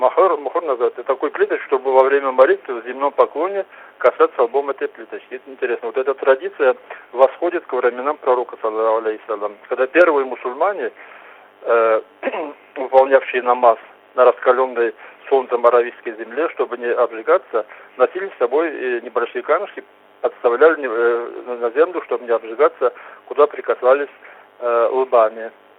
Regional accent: Russia; Я ответил ему, что я «мен от Руси Астан», то есть я из России.

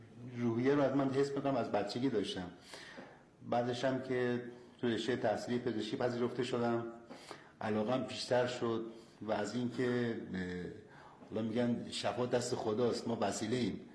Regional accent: Qaem Shahr, Mazandaran, Iran; من قایمشهر.

